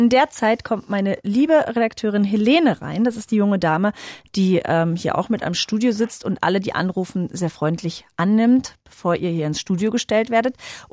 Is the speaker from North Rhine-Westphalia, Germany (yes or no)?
no; Saxony-Anhalt, Germany; Nee, also ich bin aus Sachsen-Anhalt.